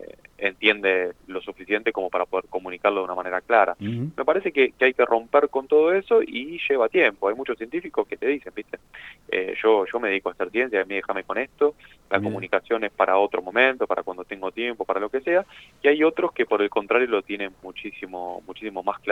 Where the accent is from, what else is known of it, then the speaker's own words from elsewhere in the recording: Avellaneda, Buenos Aires Province, Argentina; Yo soy de Avellaneda, así que quiero mucho. Todos mis amigos están allá.